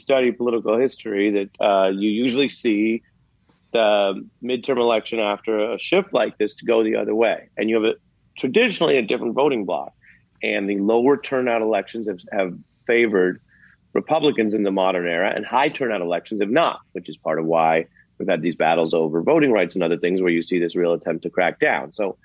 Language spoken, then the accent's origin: English; Queensbridge, New York, United States; We're from Queensbridge, right around the corner of us New Yorkers.